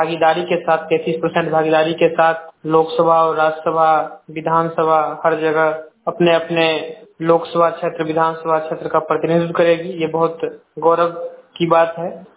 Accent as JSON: {"language": "Hindi", "town": "Samastipur", "region": "Bihar", "country": "India", "said": "मैं समस्तीपुर से हूँ।"}